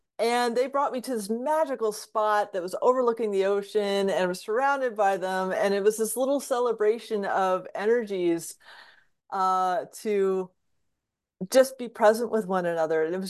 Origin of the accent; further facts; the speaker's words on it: East Coast, United States; I grew up on the East Coast, and I remember the first time I flew back from Washington to Connecticut